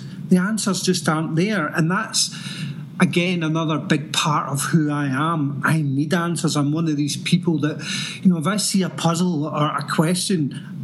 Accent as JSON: {"language": "English", "region": "Scotland", "country": "United Kingdom", "tie": "born or raised there", "said": "I'm from Scotland. I'm born and bred here in Scotland, and I've lived here all of my life. I'm now 52 years of age"}